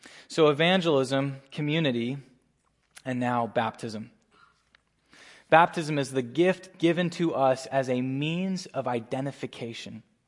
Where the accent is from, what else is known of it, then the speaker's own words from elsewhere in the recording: Northeast, United States; if I'm going to throw my southern accent, which I don't have, I'm from the Northeast